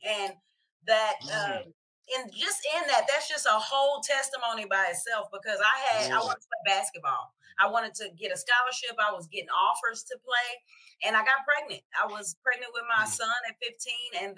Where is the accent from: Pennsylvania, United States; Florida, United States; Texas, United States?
Texas, United States; Waco; also born or lived in Los Angeles, California; I'm originally from California, so I'm from LA. And I grew up, in church, raised in Waco, Texas.